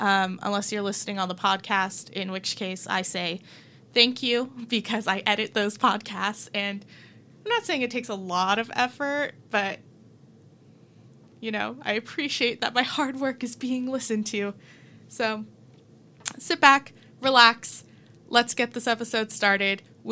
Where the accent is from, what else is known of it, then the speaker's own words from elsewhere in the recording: Burbank, California, United States; born there; I need to say one nice thing about Burbank. I was born in Burbank. So thanks, Burbank, for that.